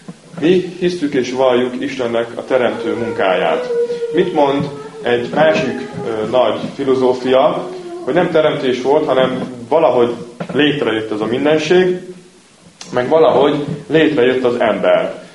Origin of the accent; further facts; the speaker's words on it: Hungary; Magyarok vagyunk, és Trianonra talán még emlékezünk, ha más nem történelem órából.